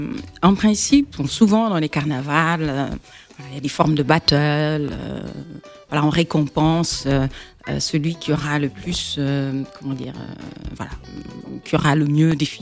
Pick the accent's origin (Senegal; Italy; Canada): Senegal; now in Paris, France; Donc je suis originaire du Sénégal, c'est vrai, je suis née là-bas, j'ai grandi au Sénégal. Je suis venue pour mes études